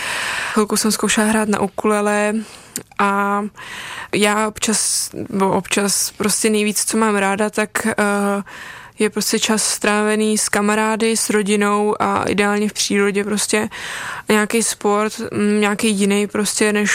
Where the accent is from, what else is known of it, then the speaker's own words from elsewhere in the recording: Broumov, Hradec Králové Region, Czechia; Já chodím na gymnázium Broumov, což je takové rodinné malé gymnázium tam u nás ve Výběžku.